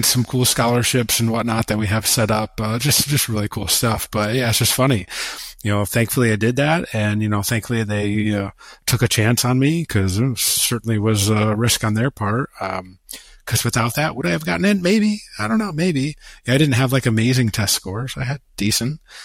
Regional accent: Michigan, United States; Yeah, I grew up in rural Michigan. And I think growing up in Michigan is important

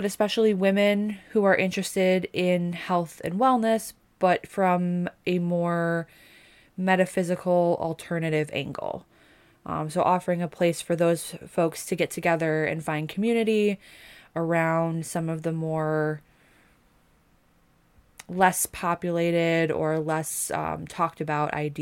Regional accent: Buffalo, New York, United States; we are from Buffalo, New York, so there's not much we do outside in the winter, but we do enjoy summers in Buffalo.

